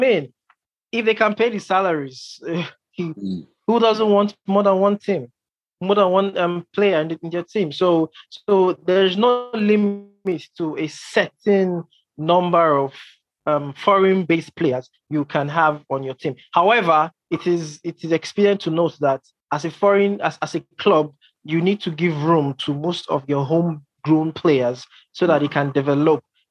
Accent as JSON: {"language": "English", "country": "Nigeria", "said": "Nigeria, my home country."}